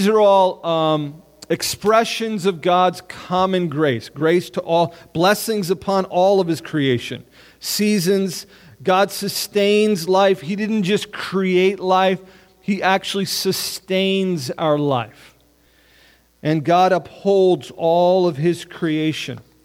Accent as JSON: {"language": "English", "town": "New York City", "region": "New York", "country": "United States", "tie": "born or raised there", "said": "I grew up down in New York City. I was in Queens till I was 10 years old. And then, but I've lived in the North Country for a long time at this point."}